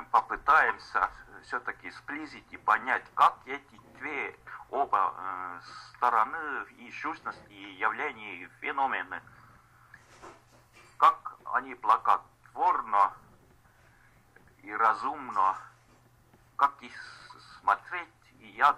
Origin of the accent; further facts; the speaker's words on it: Estonia; мы здесь из Эстонии